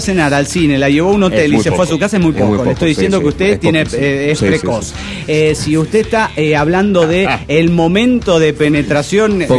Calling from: Madero, Argentina; de Madero, Argentina.

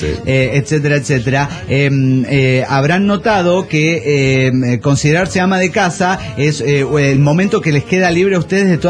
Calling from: Denver, United States; de Denver, Washington.

